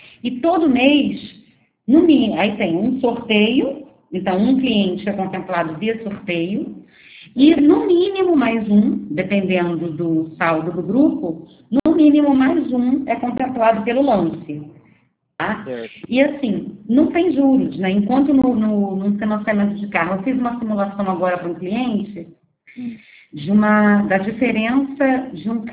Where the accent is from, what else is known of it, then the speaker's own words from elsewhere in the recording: Rio de Janeiro, Brazil; Eu sou do Rio de Janeiro